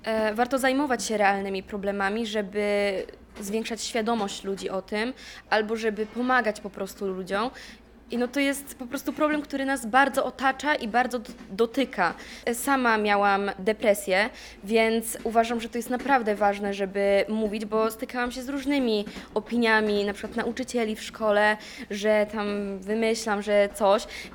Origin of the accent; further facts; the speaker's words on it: Pomeranian Voivodeship, Poland; bo my ogólnie jesteśmy z okolic całego Trójmiasta, bo nie tylko z Gdańska, też osoby są z Gdyni, z Sopotu, nawet jedna jest z Wejherowa, więc z Kościerzyny także.